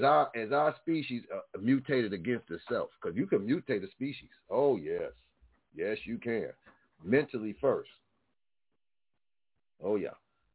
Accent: United States; using the term that's considered America their home as I'm American, black American.

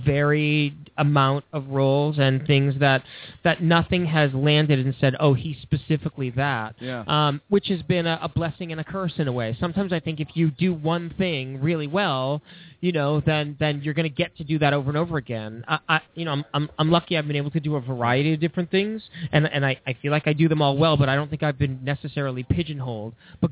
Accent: Boston, Massachusetts, United States; accent: Boston; Well, I'm from Boston originally.

